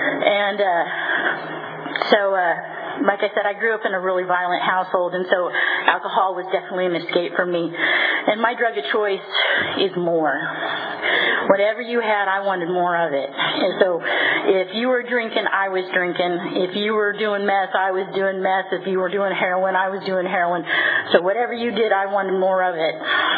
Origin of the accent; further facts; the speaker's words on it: Stockton, California, United States; And I grew up in Stockton, California, and I'm an oldest child of two.